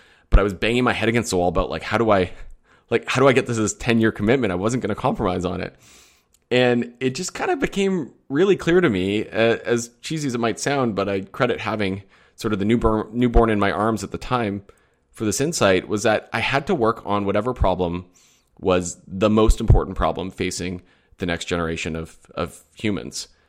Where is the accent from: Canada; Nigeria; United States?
Canada; Alberta; I'm actually from Alberta, which is a part of Canada where the main industry is the fossil fuel industry.